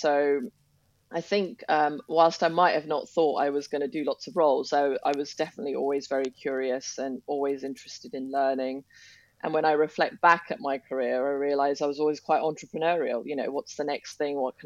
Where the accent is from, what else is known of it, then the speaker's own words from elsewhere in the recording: London, United Kingdom; And I was from London